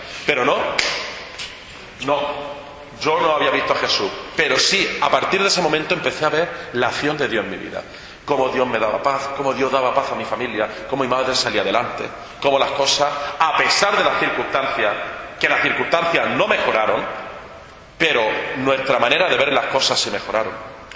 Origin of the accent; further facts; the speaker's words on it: Jaén, Andalusia, Spain; born there; tengo 32 años, nací en Jaén, en Andalucía, en una familia católica